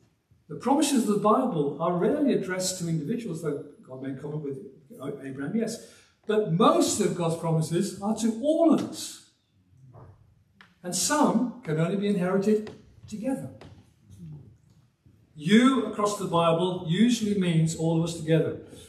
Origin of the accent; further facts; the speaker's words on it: Birmingham, West Midlands, United Kingdom; accent: Birmingham; also born or lived in Yorkshire / London; when I grew up in the Black Country, the West Midlands, we didn't just have a Birmingham accent where I grew up. I'm from Birmingham, you know. I really did speak like that once. Having spent 2 years in Yorkshire and then 3 years in the East End